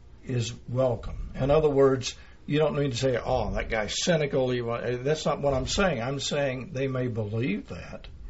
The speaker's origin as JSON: {"language": "English", "region": "Oklahoma", "country": "United States", "said": "I'm from Oklahoma. I just came here to New Mexico. I came through Texas."}